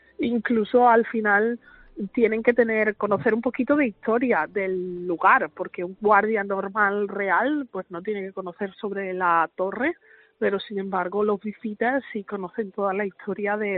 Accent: Villafranca de los Barros, Extremadura, Spain; Soy de Badajoz, de un pueblo.

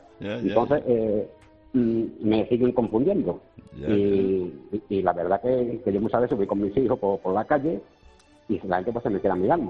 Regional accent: Carmona, Andalusia, Spain; yo soy de la provincia de Sevilla, soy de Carmona, pero hoy iba mucho a Sevilla

